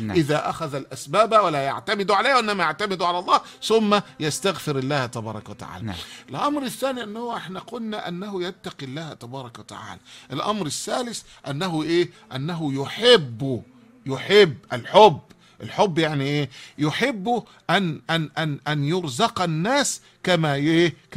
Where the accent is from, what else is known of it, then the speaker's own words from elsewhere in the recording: Egypt; ويعرف ناس في عندنا في مصر